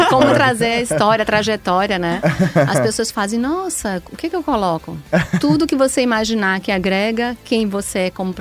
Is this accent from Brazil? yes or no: yes; Recife, Pernambuco, Brazil; moved away as an adult; now in São Paulo, Brazil; pelo meu sotaque, né? Sou nordestina, sou de Recife, estou em São Paulo há 10 anos.